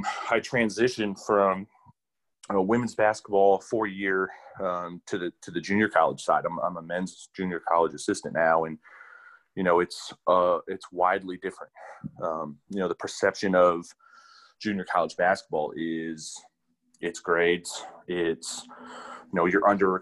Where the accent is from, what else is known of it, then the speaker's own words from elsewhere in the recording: Columbus, Indiana, United States; I grew up in Columbus, Indiana, which is a smaller town about 45 minutes south of Indianapolis.